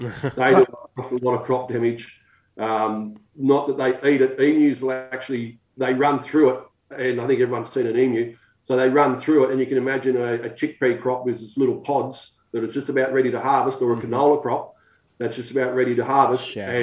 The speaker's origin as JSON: {"language": "English", "country": "Australia", "said": "But an Aussie being an Aussie, I didn't say I was bitten by a dog."}